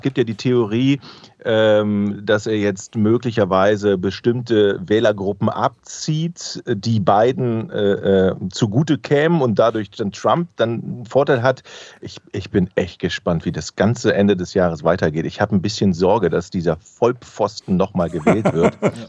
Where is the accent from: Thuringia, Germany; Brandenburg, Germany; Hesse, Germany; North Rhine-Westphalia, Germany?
North Rhine-Westphalia, Germany; Düsseldorf; In meiner Heimatstadt Düsseldorf